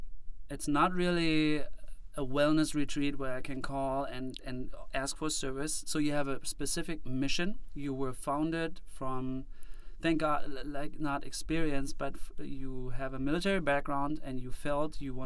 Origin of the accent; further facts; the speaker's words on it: Germany; English is a second language; I'm from Germany